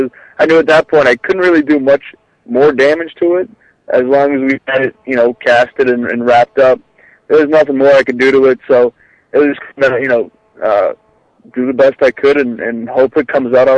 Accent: Boston, Massachusetts, United States; The night before, we were up in Boston, which just happened to be my hometown

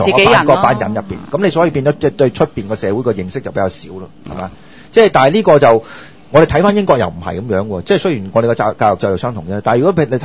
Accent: China; 尤其是我哋中國人咧，嗰個公開演說嘅技巧咁差嘅話

